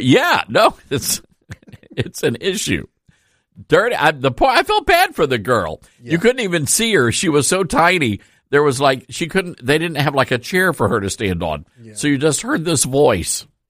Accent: the South, United States; You know, I'm from the South. We don't do bidets down in Dixie.

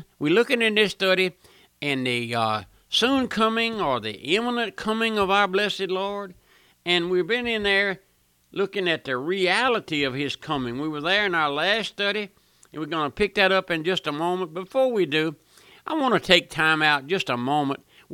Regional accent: Walker, Louisiana, United States; also born or lived in New Orleans; And I was born and raised here in Walker, but we moved to New Orleans there, stayed there 15 years before Katrina came. And then we moved back.

